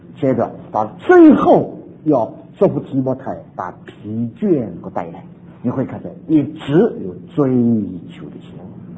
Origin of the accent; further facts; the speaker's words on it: China; 北美的电视对我们中国人还不太吸引，